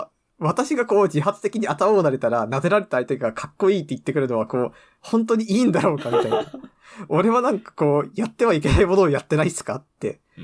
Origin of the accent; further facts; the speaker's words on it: Yamagata, Japan; で、私も山形出身なんで、まあ、同郷だっていうことで